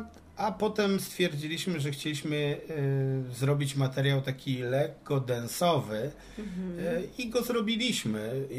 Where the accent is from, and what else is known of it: Małkinia, Masovian Voivodeship, Poland